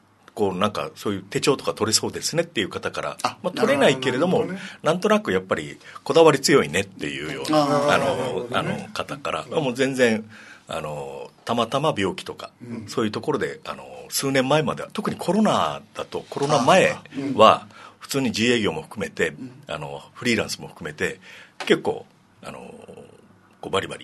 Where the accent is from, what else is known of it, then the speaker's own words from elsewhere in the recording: Naha, Okinawa, Japan; now in Urasoe, Japan; 親はあの伊是名、両親とも伊是名出身なんですが、僕はあの、はい、あの、那覇、途中まで那覇で今浦添に住んでます